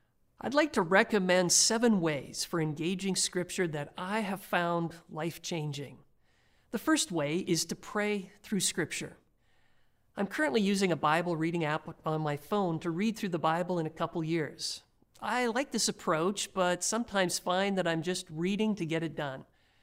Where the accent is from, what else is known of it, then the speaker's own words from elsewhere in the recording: Saskatchewan, Canada; I want to tell you a story about someone I grew up with in Carrenport, Saskatchewan.